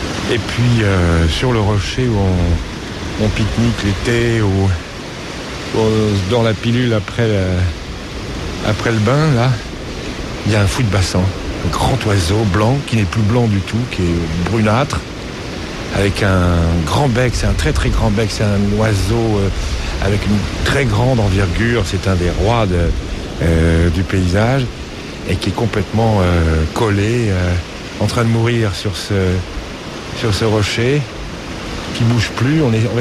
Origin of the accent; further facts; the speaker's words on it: Île-de-France, France; en tant que Parisien, enfant de ma banlieue de Paris